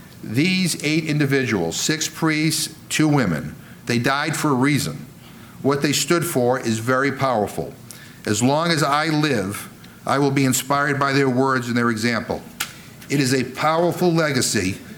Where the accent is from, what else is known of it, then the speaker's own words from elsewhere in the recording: Worcester, Massachusetts, United States; a Jesuit college in my hometown of Worcester